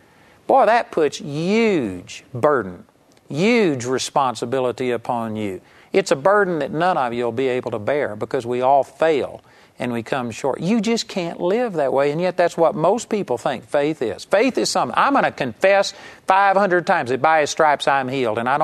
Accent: Arlington, Texas, United States; I grew up in Arlington, Texas, and when we first got really turned on to the faith movement

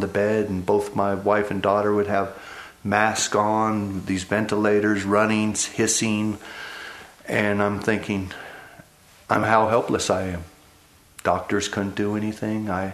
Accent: Colorado Springs, Colorado, United States; I grew up here in Colorado Springs and went off to college

